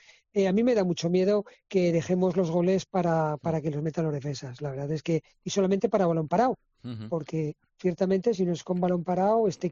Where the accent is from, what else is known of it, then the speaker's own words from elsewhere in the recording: Aragon, Spain; yo al Huesca, por supuesto, como aragonés, le deseo lo mejor.